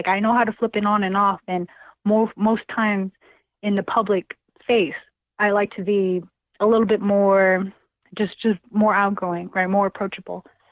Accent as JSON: {"language": "English", "country": "Philippines", "said": "it didn't just happen because I'm a girl, because I'm Filipina."}